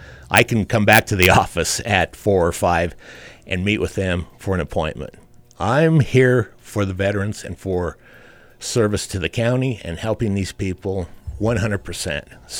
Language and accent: English; Fort Morgan, Colorado, United States; Well, I'm a native of Fort Morgan, Colorado. This is my hometown.